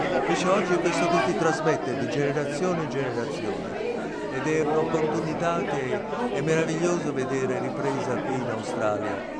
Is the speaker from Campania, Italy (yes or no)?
yes; Naples, Campania, Italy; io che sono napoletano assolutamente non sarei riuscito a fare i suoni napoletani